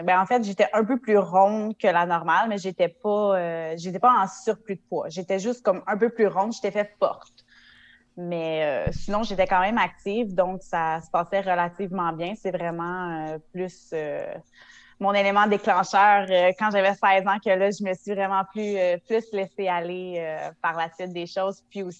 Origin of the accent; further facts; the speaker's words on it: L'Île-Perrot, Quebec, Canada; J'ai 28 ans, je viens du West Island, plus précisément à l'île Perrot.